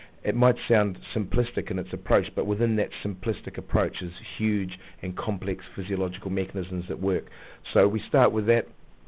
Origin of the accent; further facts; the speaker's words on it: Auckland, New Zealand; moved away as an adult; now in United Kingdom; I'm from Auckland in New Zealand.